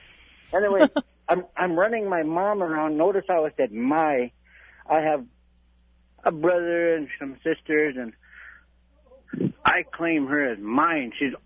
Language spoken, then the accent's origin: English; Bethel, Alaska, United States; I try to greet them and welcome them to Bethel because this is my hometown, man. I don't care about anybody else trying to claim Bethel. It's my hometown. I'm born and raised here.